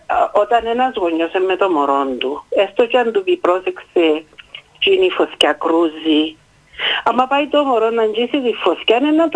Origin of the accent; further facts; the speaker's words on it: Larnaca, Larnaca District, Cyprus; Είμαι από τη Λάρνακα.